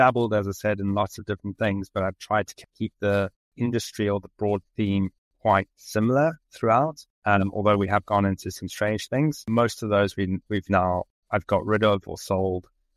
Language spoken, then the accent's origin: English; South Africa; I was from South Africa originally.